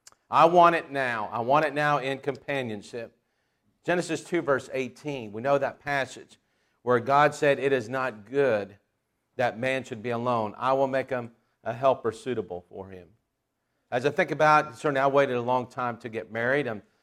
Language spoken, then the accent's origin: English; Florida, United States; As I think about growing up in Florida, many people wanted a Ford Mustang, the number one car that people desire.